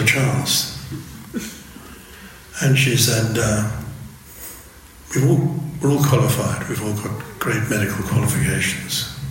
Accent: Hong Kong; We're all from Hong Kong.

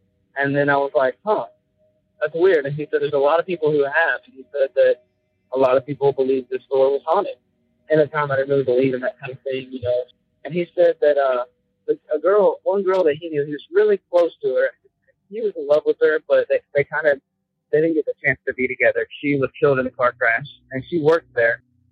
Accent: Alabama, United States; I'm from Alabama.

